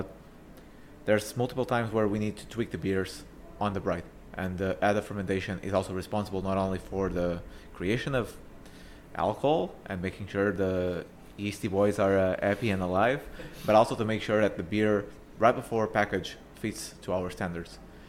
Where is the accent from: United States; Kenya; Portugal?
Portugal; so I come originally from Portugal.